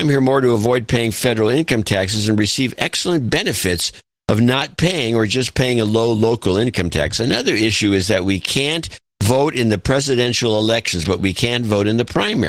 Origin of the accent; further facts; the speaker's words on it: Puerto Rico; In Puerto Rico, we are born American citizens. We have the same passport as you do in the States, and there is no such thing as Puerto Rican citizenship.